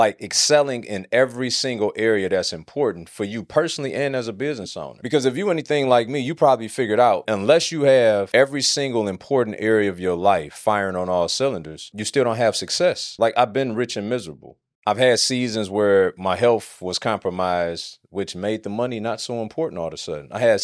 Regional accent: Detroit, Michigan, United States; You know, I grew up in Westside Detroit.

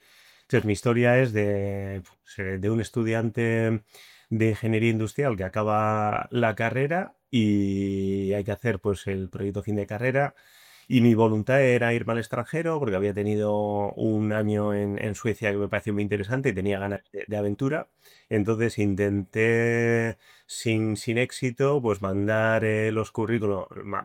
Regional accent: Eibar, Basque Country, Spain; yo que soy de Eibar

